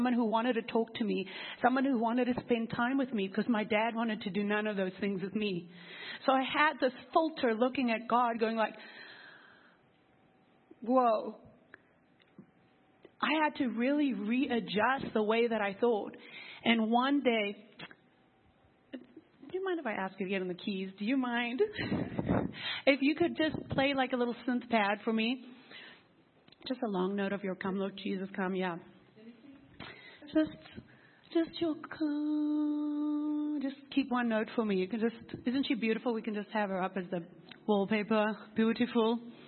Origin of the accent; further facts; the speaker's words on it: Cape Town, Western Cape, South Africa; So, Pastor already said, I'm from Cape Town, South Africa.